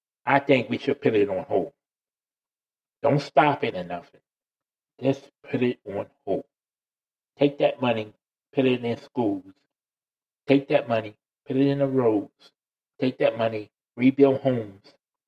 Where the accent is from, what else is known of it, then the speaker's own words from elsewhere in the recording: United States; Or because I'm an American.